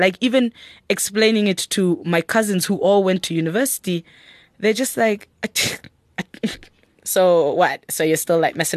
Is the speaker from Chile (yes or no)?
no; Kenya; now in South Africa; the fact that I live in South Africa as a Kenyan